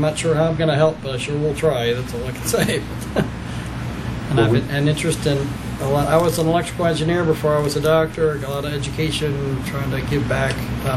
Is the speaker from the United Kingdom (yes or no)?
no; Delaware, United States; I grew up in Newcastle County, born at St. Francis